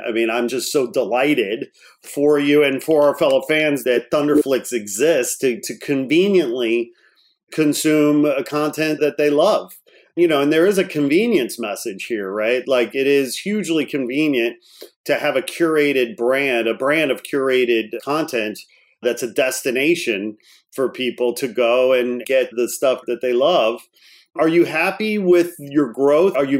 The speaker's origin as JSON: {"language": "English", "town": "Chicago", "region": "Illinois", "country": "United States", "said": "It's like the weather in Chicago. I'm from Chicago originally."}